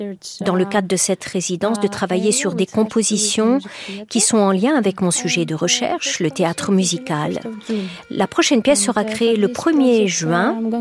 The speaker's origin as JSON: {"language": "French", "country": "Greece", "moved": "as an adult", "lives_now": "The Hague, Netherlands", "said": "J'ai quitté la Grèce en 2018, après mon bac, et je suis allée à La Haye, où je vis et travaille aujourd'hui."}